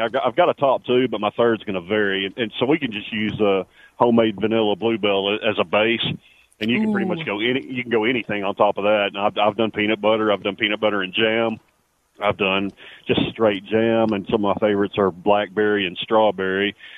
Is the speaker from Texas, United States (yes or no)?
yes; Texas, United States; It depends on where you're from. I'm from Texas, so it's caramel.